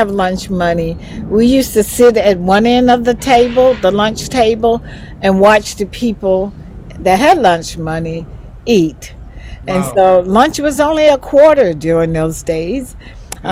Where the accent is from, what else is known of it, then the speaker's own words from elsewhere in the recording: Asheville, North Carolina, United States; born and raised in Asheville, North Carolina, in the projects. So I grew up in the projects, and I went to Asheville High School